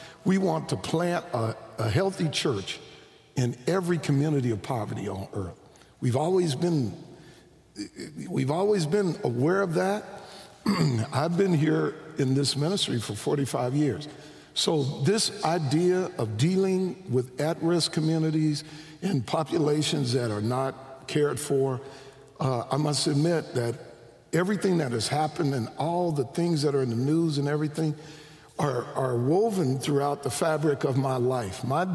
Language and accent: English; Wichita, Kansas, United States; I grew up in Wichita, I was twice born here. It's a great city.